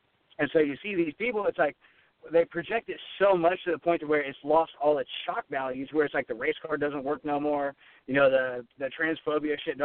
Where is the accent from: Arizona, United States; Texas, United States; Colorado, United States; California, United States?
California, United States; Sacramento; I'm from Sacramento. I didn't even know racism was until I was like 23 years old.